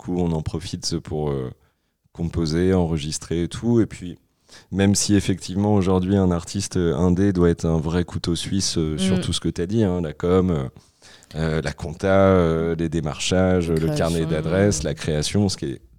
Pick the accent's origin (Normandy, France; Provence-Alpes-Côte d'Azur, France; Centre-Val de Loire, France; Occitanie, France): Normandy, France; Évreux; quand on vient d'Évreux, on est les moins normands des normands, tu sais, on est trop proche de Paris.